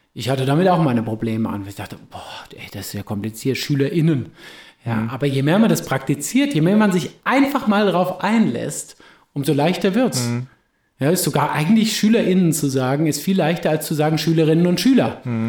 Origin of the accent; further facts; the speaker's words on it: Herborn, Hesse, Germany; Also ich weiß, aus der Gegend, aus der ich komme, aus Herborn